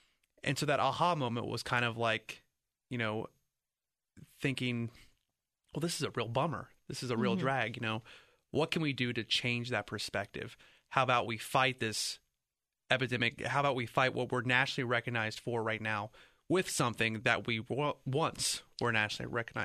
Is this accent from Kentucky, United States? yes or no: no; Dayton, Ohio, United States; And, you know, I grew up in Dayton, went to high school, went to college in Dayton. This is my home.